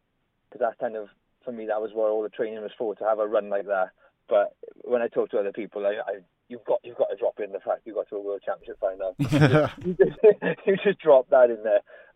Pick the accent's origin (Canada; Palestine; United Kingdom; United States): United Kingdom; Treorchy, Wales; it's where I grew up in Troakie in the Rhondda